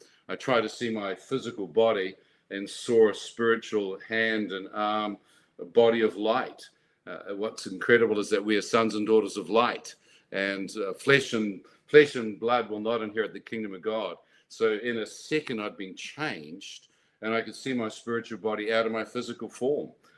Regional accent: New Zealand; Born and bred in New Zealand and was traveling surfing around the world.

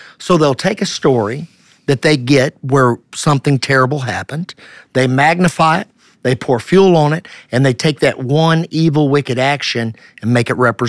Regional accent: United States; I'm pro-America. I'm an American, red, white, and blue, 100%.

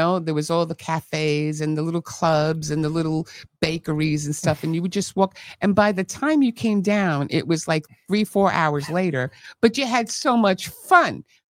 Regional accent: Greece; English is a second language; moved away; See, that's the one thing I will say about Greece, where I'm from, my hometown.

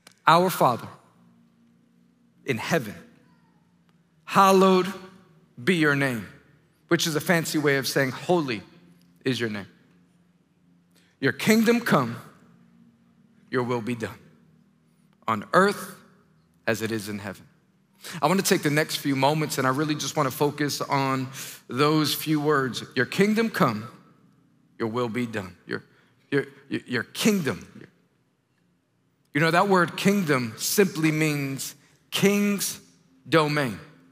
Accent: New York, United States; I'm from New York, and I have a beautiful wife, two children, and I love Jesus.

